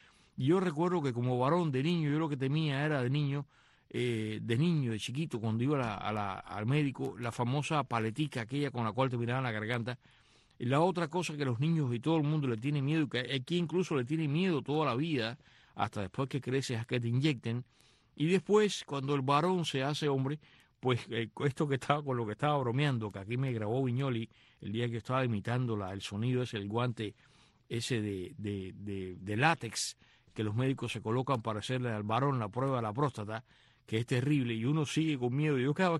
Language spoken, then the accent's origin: Spanish; Cuba; born there; de acuerdo con mi edad y el año en que yo nací, todavía en Cuba